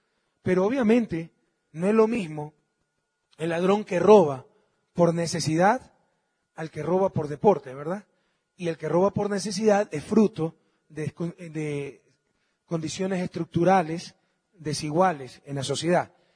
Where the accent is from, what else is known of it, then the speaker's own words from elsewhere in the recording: Manabí, Ecuador; Montubios de Manabí. Mis tías sí se creen con pedigrí, ¿no? Pero no les hagan caso, en verdad somos Montubios de Manabí.